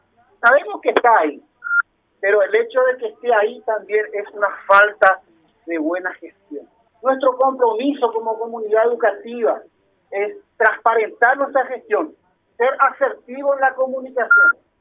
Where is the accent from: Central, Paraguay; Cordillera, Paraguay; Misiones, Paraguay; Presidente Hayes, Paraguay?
Central, Paraguay; San Lorenzo; Nos merecemos como sanlorenzanos, como paraguayos, tener esa comodidad.